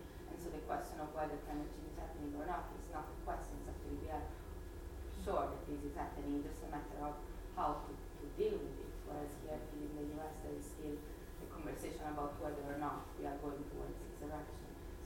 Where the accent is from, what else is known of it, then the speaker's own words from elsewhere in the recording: Italy; I come from Europe, from Italy, where climate change is talked about in a completely different way.